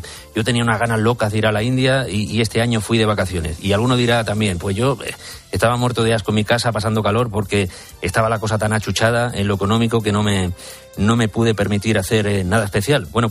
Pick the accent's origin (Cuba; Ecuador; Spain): Spain; un día para celebrar que somos españoles